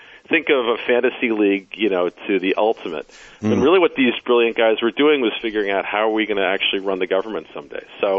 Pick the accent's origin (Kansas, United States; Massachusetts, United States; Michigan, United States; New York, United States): New York, United States; New York City; In fact, I am 3 blocks away from where I grew up right now. Cool. I grew up at 36 in Lexington.